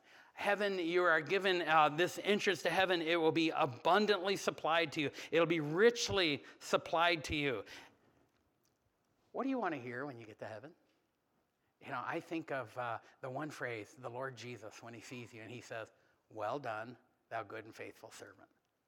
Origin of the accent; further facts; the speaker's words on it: United States; I don't have a hometown. I'm just an American, I guess.